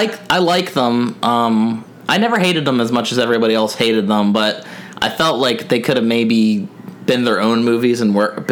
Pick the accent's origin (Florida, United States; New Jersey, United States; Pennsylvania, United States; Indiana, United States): Pennsylvania, United States; Belle Vernon; I grew up in Belle Vernon, and there was a movie theater that they had torn down and made into Walmart.